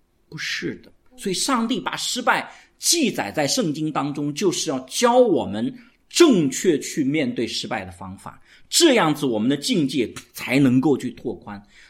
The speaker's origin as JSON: {"language": "Chinese", "country": "China", "said": "我们中国人是很能吃苦的"}